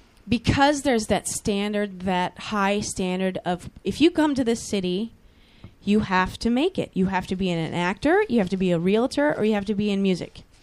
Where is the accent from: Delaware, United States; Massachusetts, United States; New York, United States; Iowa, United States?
Iowa, United States; Norwalk; Correct. And... Little town, Norwalk. Yay, Norwalk. Little town in Iowa.